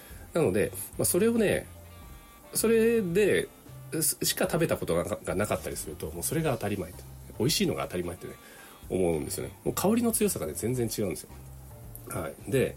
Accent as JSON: {"language": "Japanese", "region": "Kyushu", "country": "Japan", "tie": "born or raised there", "said": "私の田舎の方ではね、まあ、そうやっても手作りをね、よく食べてるわけなんです。で、ね、でもね、結構ね、なんでしょう、引っ越してきてね、こう九州の方に来ましたという人とかね"}